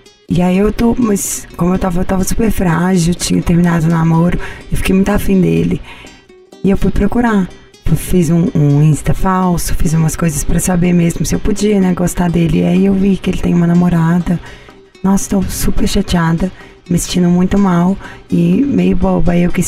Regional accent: Minas Gerais, Brazil; Sou bem mineira, entendo bem disso.

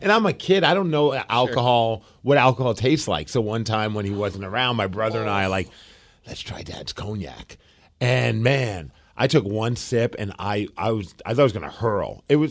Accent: New York, United States; Even as a New Yorker, you don't F with that one.

